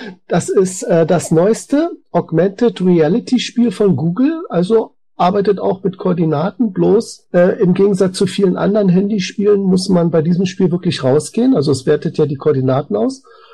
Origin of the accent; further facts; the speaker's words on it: Berlin, Germany; wir als Berliner werden als Zentrum des Wahnsinns bezeichnet